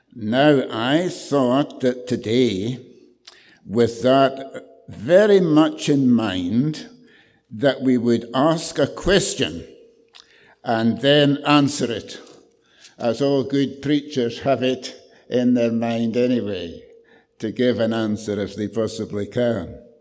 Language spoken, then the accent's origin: English; Scotland, United Kingdom; And as a wee boy growing up in Strathmore Valley, I prayed that prayer often.